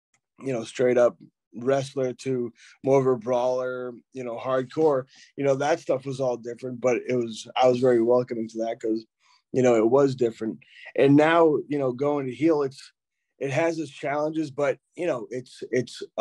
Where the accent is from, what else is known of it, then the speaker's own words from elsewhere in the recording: New England, United States; we're all from New England. We're all New England guys.